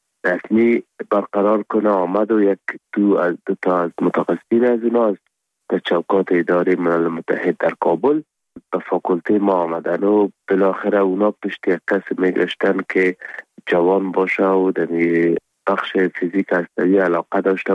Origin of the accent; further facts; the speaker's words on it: Afghanistan; first language Pashto; Persian is a second language; زبان مادری ما پشتو است. به دری مکتب خوندیم، عربی را مدرسه خوندیم، انگلیسی را بخاطر سکالاشپا باید میخوندیم